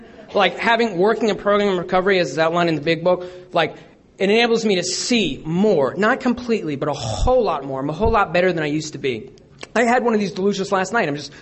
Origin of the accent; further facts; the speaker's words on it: New York, United States; also born or lived in Keene; I grew up in New York. I'm from Keene, but I grew up in New York.